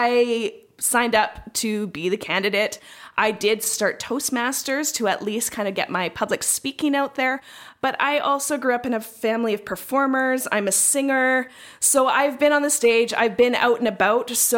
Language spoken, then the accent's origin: English; Vernon, British Columbia, Canada; now in Salmon Arm, Canada; I grew up in Vernon, and I lived there. I was born and raised there and have lived in Salmon Arm for the last 7 years.